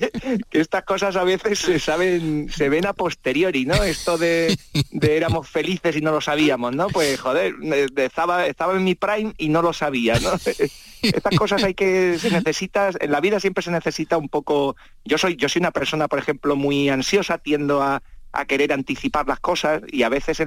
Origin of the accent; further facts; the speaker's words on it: Seville, Andalusia, Spain; yo soy de Sevilla